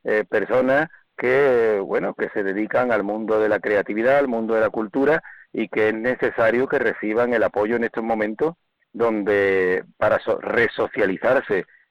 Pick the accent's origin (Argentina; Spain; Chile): Spain; Andalusia; es inconcebible lo que nos constituye como andaluces.